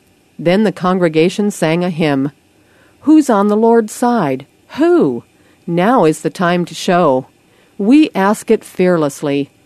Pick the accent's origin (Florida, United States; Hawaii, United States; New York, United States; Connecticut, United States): Hawaii, United States; Growing up in Hawaii, I had many friends from different countries, Japan, China, Korea, Samoa, Tonga, and the Philippines.